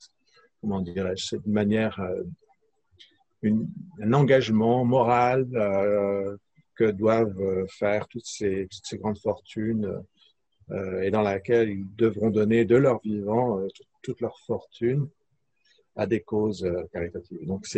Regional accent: France; Quand on vient de France, je crois qu'on est habitué à avoir l'État qui répond à tous nos besoins.

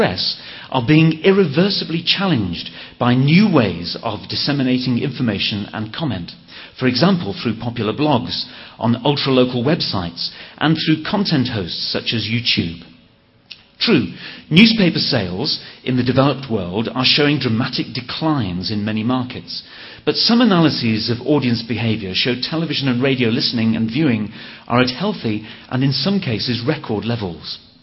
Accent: England, United Kingdom; Okay, I'm going to speak in English because I'm English.

